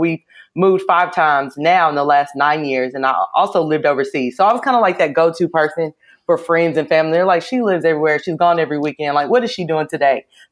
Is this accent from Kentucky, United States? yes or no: no; St. Louis, Missouri, United States; also born or lived in Tennessee / Virginia / Hungary / West Virginia; now in Florida, United States; But I've lived in, I was born in Tennessee, grew up in St. Louis, lived there, went to 2 different universities. So I've lived in Virginia and then went back to Tennessee, lived in Hungary.